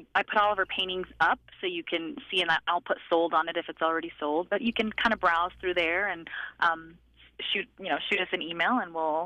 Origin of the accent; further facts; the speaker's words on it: Ethiopia; I'm originally from Ethiopia